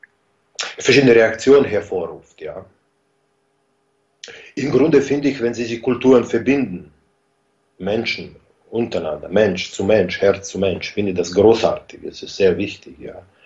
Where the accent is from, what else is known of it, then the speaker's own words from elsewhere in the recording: Basel, Basel-Stadt, Switzerland; born there; ich bin in Schweiz geboren, in Basel, da hat meine Mutter hat sich da aufgehalten, die hat in Schweiz gelebt. Und da hat sie auch meinen Vater getroffen. Und da war ich so, bis mein zweiten Lebensjahr, circa.